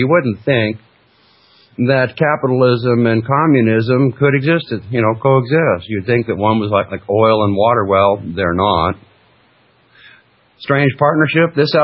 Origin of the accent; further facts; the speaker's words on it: Alaska, United States; according to the Eskimos that I've talked to and sat next to in class when I was growing up in Alaska.